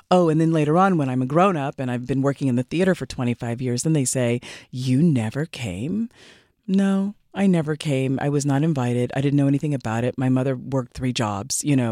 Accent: Oakland, California, United States; I grew up in Oakland.

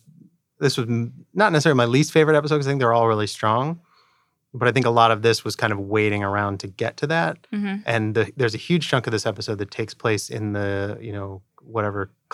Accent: New York, United States; I'm from New York, you know.

